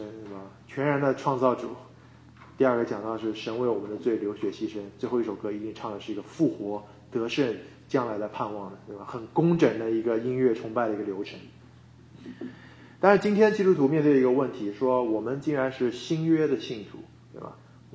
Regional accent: Shanghai, China; 我小时候在上海长大，

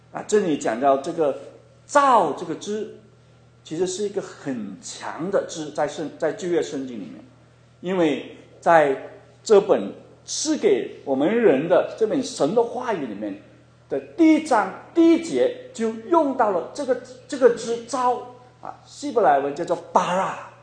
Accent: China; 因为我们中国人有一句话

